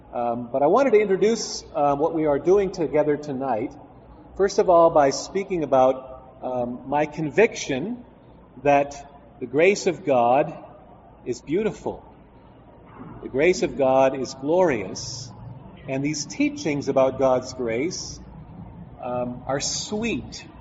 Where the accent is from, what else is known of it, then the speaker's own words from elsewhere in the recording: Canada; Now, I acknowledge I'm from Canada, one of the frozen chosen